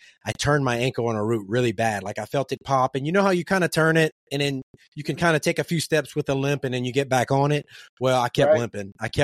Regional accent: Louisiana, United States; Nice. I'm from South Louisiana, man. I like sweet tea, man.

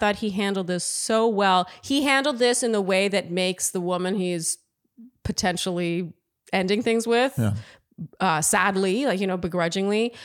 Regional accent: Canada; maybe I'm too Canadian

